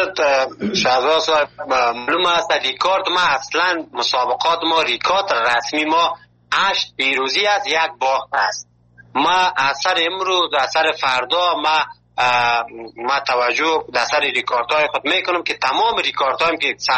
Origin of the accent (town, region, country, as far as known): Afghanistan; now in Malatya, Turkey